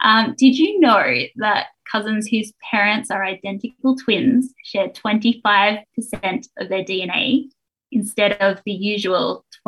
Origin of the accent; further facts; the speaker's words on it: Tamworth, New South Wales, Australia; And then we ended up in Tamworth, which is where I consider my hometown, even though I was 15 when we moved there.